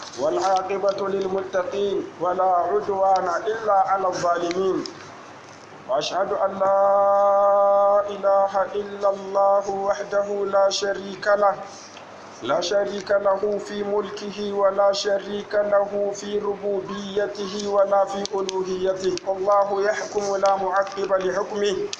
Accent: Niger; بلادنا النيجر

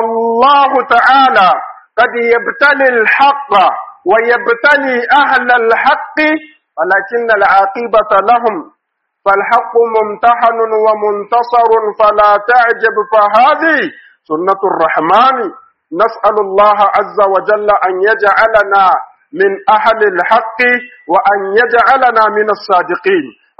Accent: Niger; اللهم اجعل بلادنا النيجر آمنا مطمئنا

